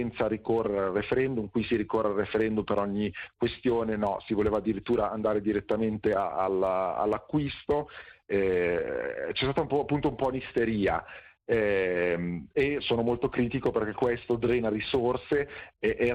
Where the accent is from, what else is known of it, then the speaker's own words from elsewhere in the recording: Lombardy, Italy; io provengo dalla Lombardia, ho visto la tragedia quasi direttamente